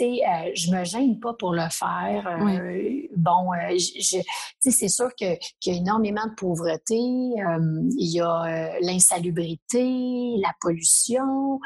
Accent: Canada; Puis même le Canada, tu sais, je suis canadienne, puis on n'est pas parfait.

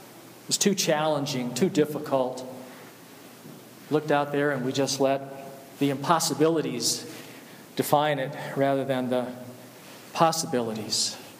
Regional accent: Atlanta, Georgia, United States; I grew up in Atlanta. My mother's people were from Lynette, Alabama. It was right on the Georgia-Alabama line.

